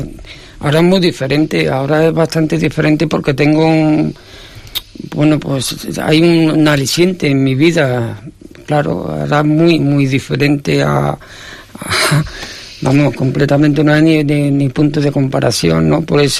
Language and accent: Spanish; Morón de la Frontera, Andalusia, Spain; now in Santander, Spain; Soy de Morón, de la Frontera, de Sevilla.